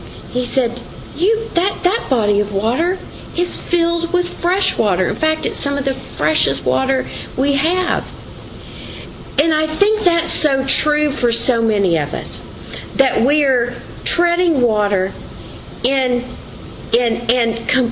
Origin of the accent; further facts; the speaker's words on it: Longview, Texas, United States; And I love that because I'm from Longview, Texas.